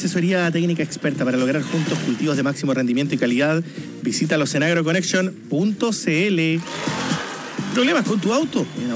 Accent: Punta Arenas, Magallanes, Chile; Ah, somos de la misma ciudad.

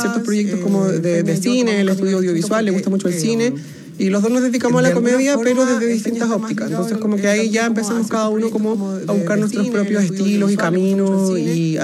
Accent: Cauquenes, Maule, Chile; born or raised there; also born or lived in San Carlos

